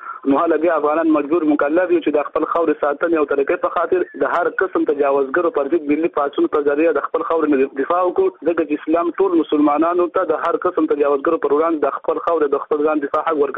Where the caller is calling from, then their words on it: Nuristan, Afghanistan; زه د نورستان ولایت اوسېدونکی یم او … ازادي راډیو سره په تماس کښې یم.